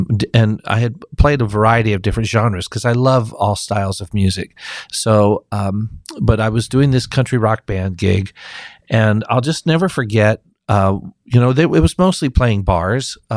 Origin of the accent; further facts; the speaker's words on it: North Carolina, United States; also born or lived in Denver, Colorado; I'm from North Carolina, but I was living out in Denver, Colorado